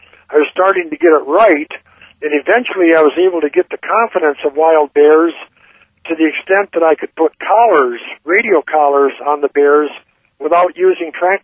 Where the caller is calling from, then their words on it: Ely, Minnesota, United States; 20 miles from Ely, Minnesota, in northeastern Minnesota.